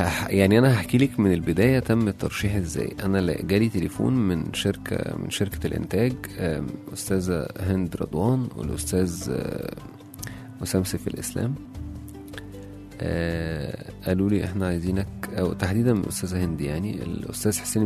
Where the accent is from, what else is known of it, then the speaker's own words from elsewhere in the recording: Alexandria, Alexandria Governorate, Egypt; انا جاي من اسكندريه زاحفا